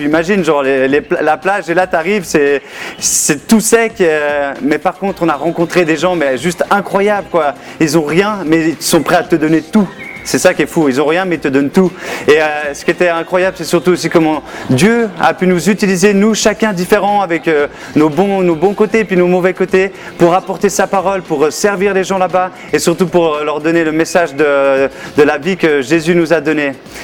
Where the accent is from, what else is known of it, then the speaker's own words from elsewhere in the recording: Geneva, Switzerland; je viens de Genève